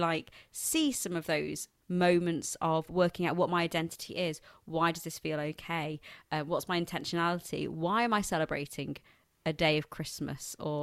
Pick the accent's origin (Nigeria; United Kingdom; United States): United Kingdom; But I then also think being a British Jew is really complicated.